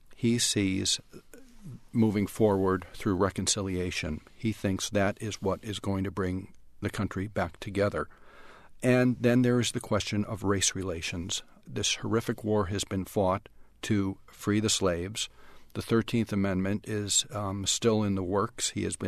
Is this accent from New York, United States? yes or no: no; Wisconsin, United States; I was raised in a segregated area. I did not know any black people growing up in Wisconsin.